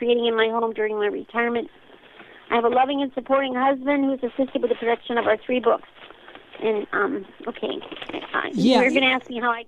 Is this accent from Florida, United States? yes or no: no; Connecticut, United States; also born or lived in New Jersey; I grew up in a small town in eastern Connecticut, and as I worked to complete 4 degrees, and while I was pursuing my career as a librarian, I lived in New Jersey